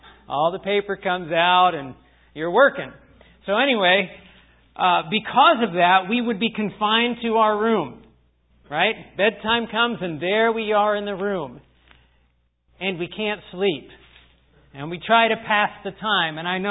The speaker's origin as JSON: {"language": "English", "town": "Mount Vernon", "region": "Ohio", "country": "United States", "tie": "born or raised there", "said": "And I grew up in Mount Vernon, Ohio, and I remember many Christmases."}